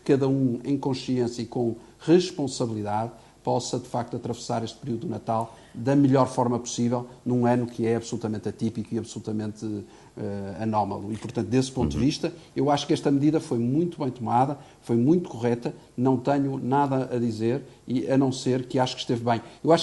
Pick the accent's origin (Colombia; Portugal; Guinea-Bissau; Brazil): Portugal; Eu, como português, como pessoa responsável e consciente, tenho que enaltecer isso.